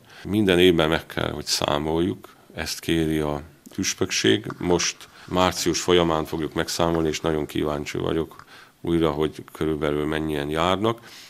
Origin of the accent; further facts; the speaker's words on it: Ciceu, Harghita, Romania; Csíkszentmiklóson születtem, ez Csíksomlyótól 10 kilométerre